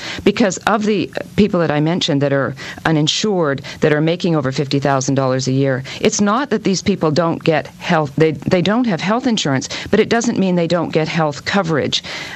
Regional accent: Canada; now in United States; I am Canadian, so I can't vote in the elections here.

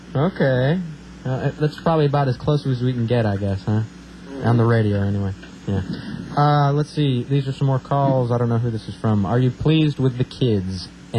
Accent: Milwaukee, Wisconsin, United States; My hometown.

